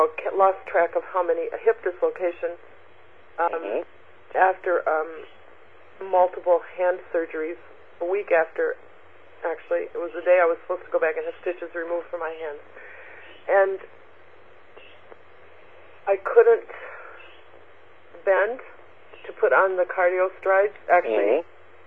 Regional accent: the South, United States; I grew up in the South. We had a lot of carbohydrates and a lot of butter and cream and all of that from the farm.

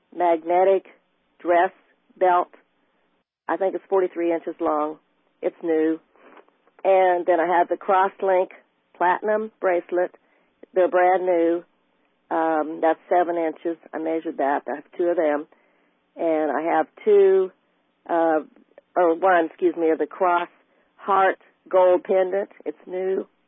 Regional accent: Kansas City, United States; I'm from Kansas City.

